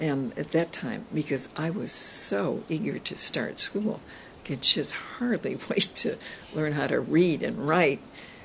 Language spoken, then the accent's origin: English; Seattle, Washington, United States; born there; Well, I was born in Seattle, January 23rd, 1924. So I've been here a very, very long time.